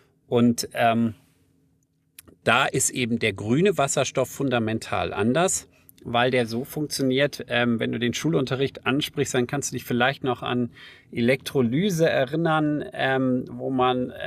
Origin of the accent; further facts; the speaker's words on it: North Rhine-Westphalia, Germany; ich bin in der Nähe vom Ahrtal aufgewachsen und bei Bonn und habe auch Klassenkameraden aus dem Ahrtal gehabt.